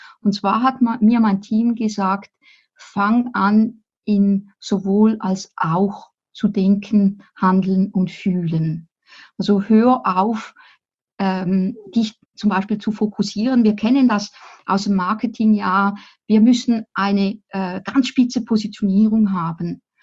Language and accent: German; Appenzell, Switzerland; Ich bin im Appenzellerland aufgewachsen. Das ist dort, wo man über den Bodensee schauen kann. Und dort kommt auch der berühmte Käse her.